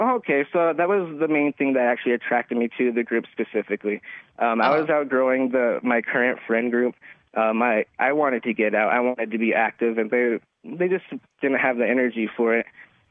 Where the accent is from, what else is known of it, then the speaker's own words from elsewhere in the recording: Branton, Colorado, United States; I grew up in Branton, Colorado, around working-class family, working-class town, nothing too exciting besides the town wrestling tournaments and so on.